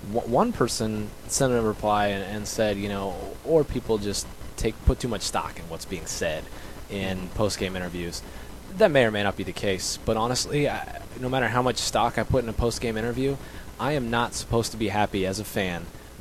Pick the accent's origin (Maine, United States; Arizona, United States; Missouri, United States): Missouri, United States; Kansas City; I like baseball. I like the Royals. I like Kansas City. I want to be a fan of my hometown team.